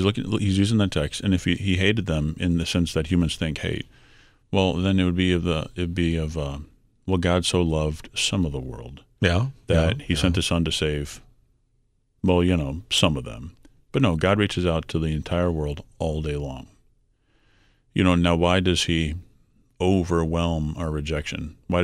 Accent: San Antonio, Texas, United States; And I'm from San Antonio, and there's a big congregation

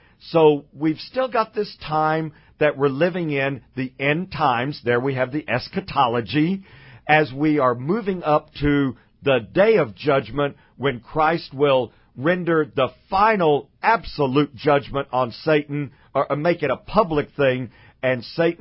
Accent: Texas, United States; and I know this from growing up in Texas, where we have rattlesnakes and cottonmouth moccasins

